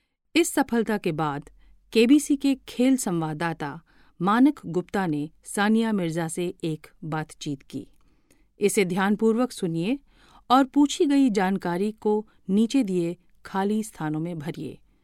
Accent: Hyderabad, Telangana, India; also born or lived in Mumbai; मेरा जन्म तो 15 नवंबर 1986 को मुंबई में हुआ था, लेकिन बचपन से ही हम हैदराबाद में रहे

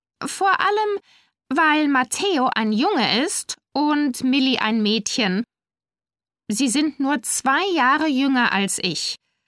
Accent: Hanover, Lower Saxony, Germany; born there; Ich wurde 2002 in Hannover geboren, als erstes Kind meiner Eltern.

